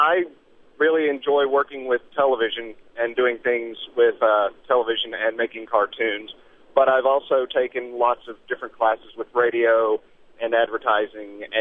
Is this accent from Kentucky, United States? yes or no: yes; Dunbar, Kentucky, United States; I am from Dunbar, Kentucky.